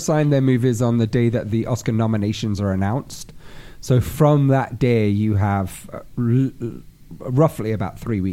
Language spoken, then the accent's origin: English; England, United Kingdom; Like in England, we're like, you know, no sex, please, we're British.